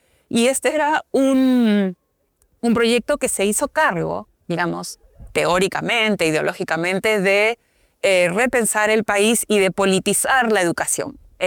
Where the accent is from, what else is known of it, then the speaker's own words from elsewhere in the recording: Peru; como muchos peruanos he seguido, digamos, todas las discusiones